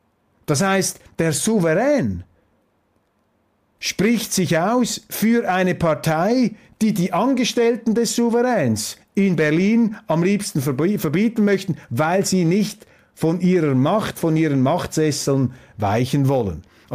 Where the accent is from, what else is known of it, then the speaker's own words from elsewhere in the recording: Switzerland; das sage ich Ihnen als Schweizer.